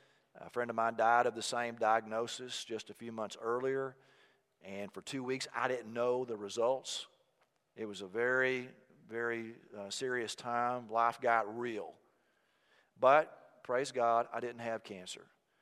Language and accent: English; Texas, United States; Oh, well, I grew up in Texas. I said, I went to Baylor University.